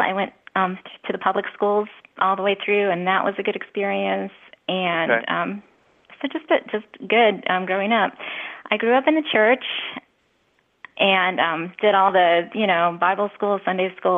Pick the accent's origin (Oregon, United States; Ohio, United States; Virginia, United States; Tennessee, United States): Ohio, United States; I grew up in Ohio, in what I would call just a really good family, middle-class family, lived in the suburbs